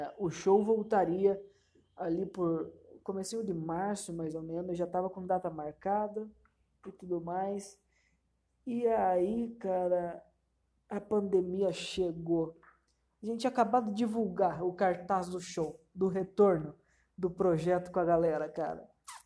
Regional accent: Ponta Grossa, Paraná, Brazil; sou aqui de Ponta Grossa, no Paraná.

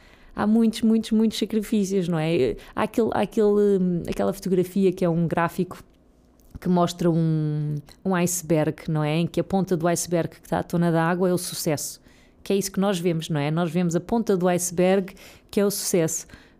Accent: Serra das Minas, Lisbon, Portugal; Eu sou da Serra das Minas, eu estudei na secundária de Mãe Martins. Quer dizer, à minha volta era a linha de Sintra com a realidade que nós conhecemos.

